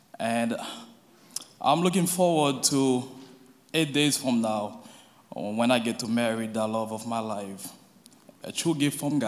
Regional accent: Haiti; now in United States; I'm originally from Haiti, and I've lived in the USA since 2007. The school back home, when I say back home, I'm talking about Haiti, is Catholic. So there, I attended the Catholic Church on Sundays as well.

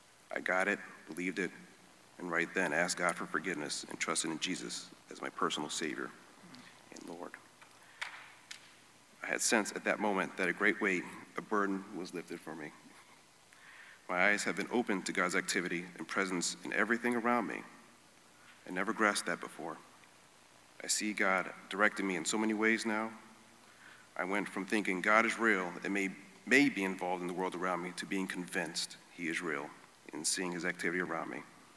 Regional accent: Schenectady, New York, United States; also born or lived in Virginia; I grew up in Schenectady. I lived here primarily my whole life, except for a short time in Virginia a couple of years ago.

